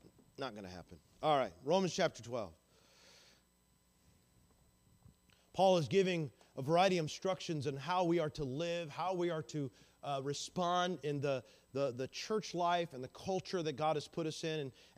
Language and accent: English; the South, United States; accent: Southern; also born or lived in Texas; That's my southern accent, by the way. Some of y'all are going to be offended. I'm from the south.